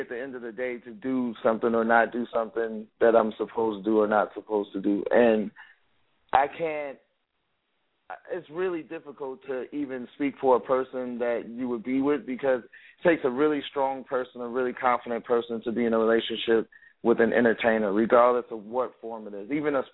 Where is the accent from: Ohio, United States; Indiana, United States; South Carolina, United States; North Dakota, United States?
Indiana, United States; Gary; also born or lived in St. Paul, Minnesota; I'm originally from Gary, Indiana, lived in Minnesota as well, St. Paul